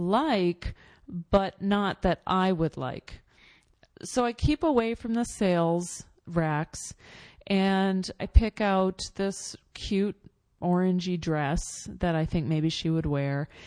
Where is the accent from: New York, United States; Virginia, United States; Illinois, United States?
New York, United States; And then she finds out I'm from New York.